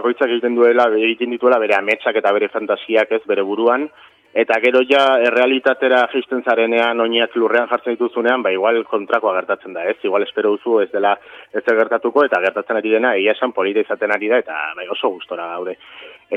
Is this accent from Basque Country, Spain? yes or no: no; Pamplona, Navarre, Spain; gu Iruindarra gara, eta taldea Iruinan sortu da, eta Iruinan egiten dugu dena